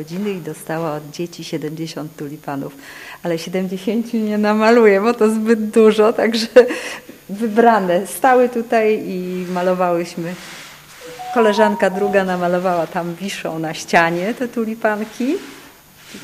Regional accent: Żywiec, Silesian Voivodeship, Poland; myśmy mieszkali w Żywcu. Ja się urodziłam tam w zamku

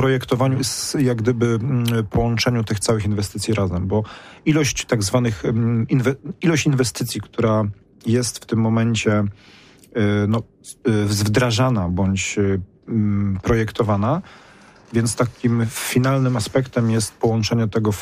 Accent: Poznań, Greater Poland Voivodeship, Poland; ja jestem chłopak z Górczyna

